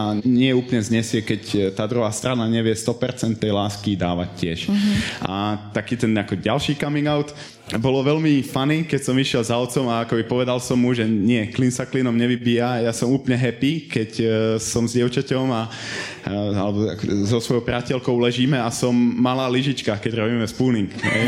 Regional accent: Levice, Nitra Region, Slovakia; Ja som z malého mesta, ja som z Levíc

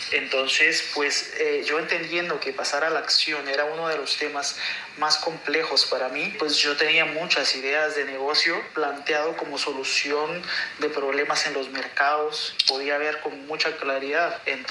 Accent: Guatemala; soy de Guatemala.

